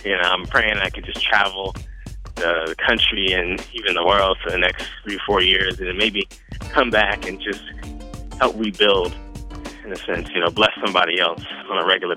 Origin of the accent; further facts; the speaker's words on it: United States; I'm from the South, Carolina boy, born and raised.